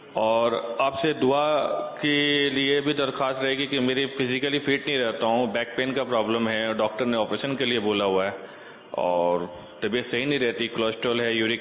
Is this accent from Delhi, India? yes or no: no; Kolkata, West Bengal, India; میں کلکتے انڈیا سے آیا ہوں